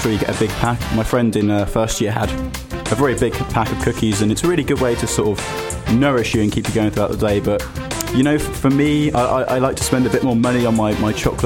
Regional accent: Birmingham, West Midlands, United Kingdom; I'm from Birmingham.

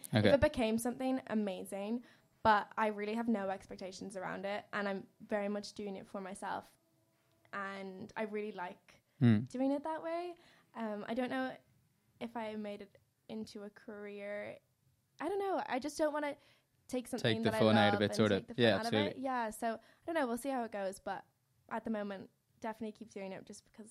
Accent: Ireland; I feel like I'm really going out of the box as an Irish person to go to Australia. It's really uncommon.

